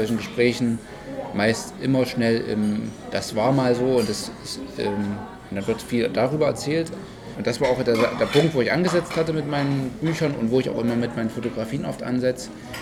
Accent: Gera, Thuringia, Germany; also geht es um das Plattenbaugebiet Gera Lusan, wo ich herkomme.

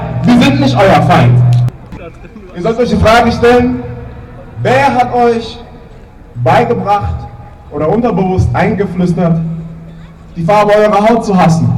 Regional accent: Mannheim, Baden-Württemberg, Germany; born there; Na Scheiße, ich bin in Mannheim geboren.

